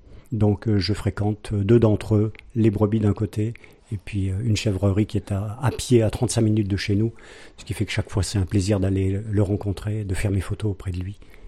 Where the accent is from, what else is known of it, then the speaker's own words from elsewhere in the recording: Auvergne-Rhône-Alpes, France; also born or lived in Grenoble; Donc, monde rural de montagne, puisque moi je suis plutôt nord-alpin, je suis natif du Dauphiné, j'ai passé une partie de ma vie professionnelle à Grenoble, beaucoup de mon temps libre en Val d'Arly, donc en Savoie, entre Albertville et Megève